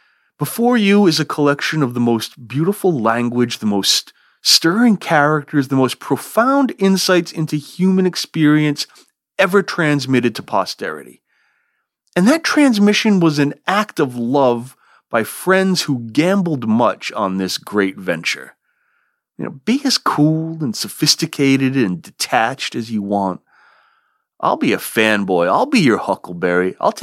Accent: Vermont, United States; I saw one a few years ago at Middlebury College here in my home state of Vermont

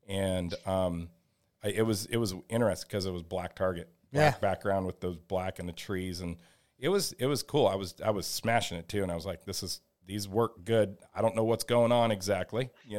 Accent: West Coast, United States; I'm from the West Coast, so most of our clubs are on flat ground. We have some in the canyons, some in the mountains, and we have the desert background.

